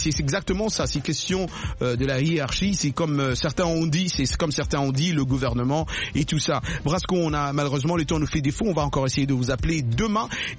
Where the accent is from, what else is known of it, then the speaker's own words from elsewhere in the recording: Mali; ici chez nous au Mali.